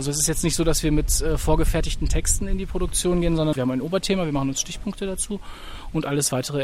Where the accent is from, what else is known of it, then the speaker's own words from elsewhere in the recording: Lingen, Lower Saxony, Germany; es musste natürlich dann auch ein Ausflug nach Lingen sein, in meine Heimat